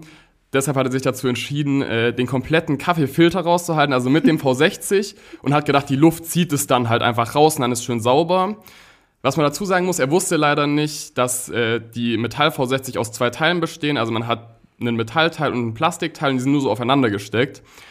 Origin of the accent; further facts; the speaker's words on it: Tübingen, Baden-Württemberg, Germany; ich bin 19 Jahre alt, ich komme aus Tübingen